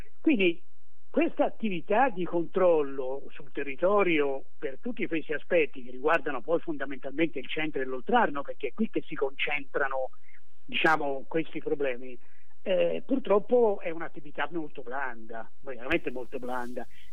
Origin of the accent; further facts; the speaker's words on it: Florence, Tuscany, Italy; sono venuto qua in centro 4 anni fa per una scelta ben precisa, perché sono fiorentino, amo la città, e vivere in centro è una dimensione per me bellissima